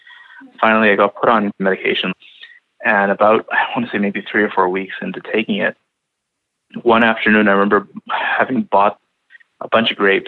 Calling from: Toronto, Ontario, Canada; I'm calling from Toronto.

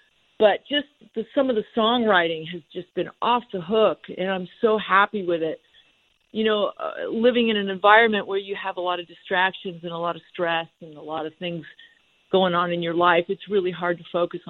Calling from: Arizona, United States; I'm joining you from the Arizona desert.

